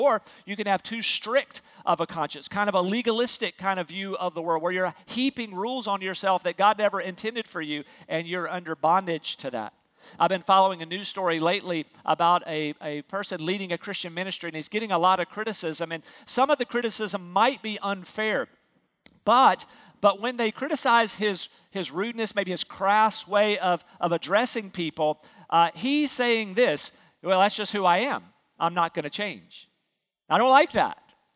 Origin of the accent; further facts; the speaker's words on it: North Carolina, United States; accent: North Carolina; I think it's my North Carolina accent was there.